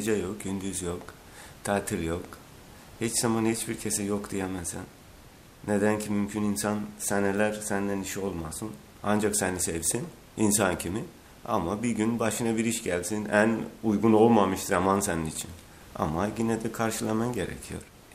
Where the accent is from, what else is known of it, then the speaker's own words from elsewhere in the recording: Şabistler, Iran; born there; Turkish is a second language; moved away; also born or lived in Russia; İran'da Şabistler köyünde dünyaya gelmişim. Ondan sonra da Azerbaycan, Rusya, Germanya, İngiltere, Fransa, Türkiye ve Bulgaristan'da çalışmışım.